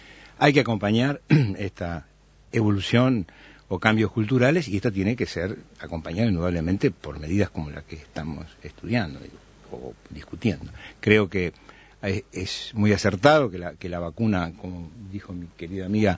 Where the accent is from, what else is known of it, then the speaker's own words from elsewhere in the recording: Uruguay; somos así, somos uruguayos.